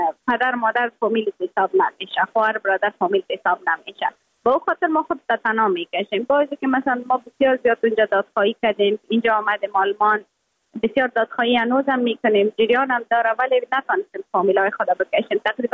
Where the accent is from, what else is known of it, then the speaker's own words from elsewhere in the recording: Afghanistan; moved away; که من دوباره از خود یک چیز ساخته پس میایم افغانستان